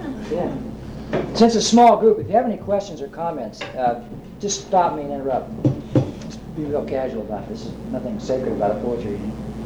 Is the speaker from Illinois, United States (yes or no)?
yes; Greenville, Illinois, United States; I was always impressed by Seward, Nebraska, and my hometown of Greenville, Illinois, Southern Illinois.